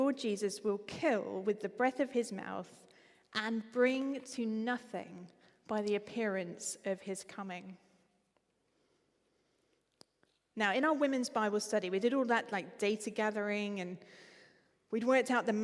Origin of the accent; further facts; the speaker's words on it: East of England, United Kingdom; I'm from Essex. That's the kind of thing we would say.